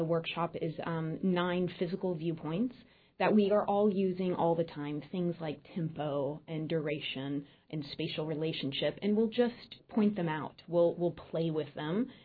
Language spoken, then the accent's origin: English; Georgia, United States; Originally, I'm from Georgia.